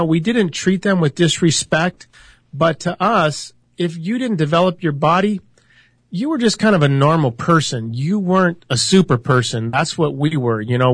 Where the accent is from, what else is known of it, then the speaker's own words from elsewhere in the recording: Ohio, United States; Yeah, it was so cool because, you know, growing up in Ohio, it was very cliquey.